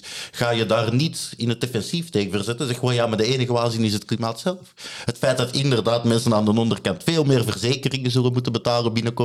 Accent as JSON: {"language": "Dutch", "country": "Belgium", "said": "Hè, want zoals je hoort, ik kom uit België."}